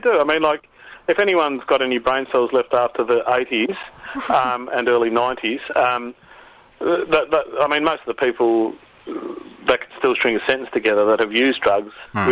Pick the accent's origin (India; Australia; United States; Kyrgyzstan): Australia; proud of the fact that I am an Australian